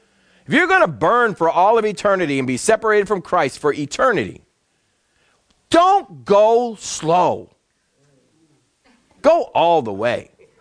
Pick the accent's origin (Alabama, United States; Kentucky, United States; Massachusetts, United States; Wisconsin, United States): Massachusetts, United States; Boston; I grew up in Boston, and my house was over 250 years old. My parents bought it for $8,000.